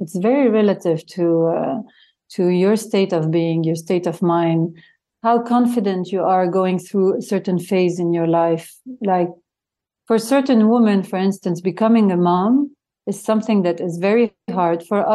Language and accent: English; France; also born or lived in Lebanon; So I grew up in France, and I'm Lebanese, and I grew up in France.